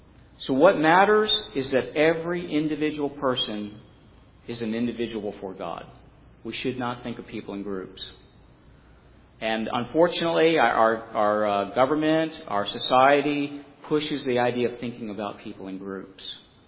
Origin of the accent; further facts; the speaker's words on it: Scotland, United Kingdom; Janine is Irish. I'm Scottish.